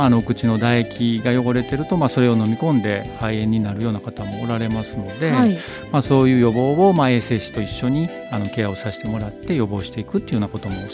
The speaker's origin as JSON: {"language": "Japanese", "town": "Kakogawa", "region": "Hyogo", "country": "Japan", "said": "もともと僕は加古川の方出身で、加古川のうどん屋の息子でして"}